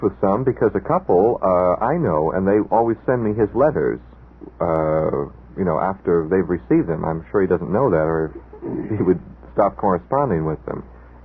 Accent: Detroit, Michigan, United States; Oh, yes. I'm from Detroit. I've served mass for him.

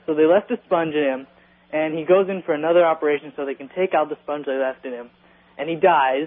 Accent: Santa Cruz, California, United States; from Santa Cruz, California.

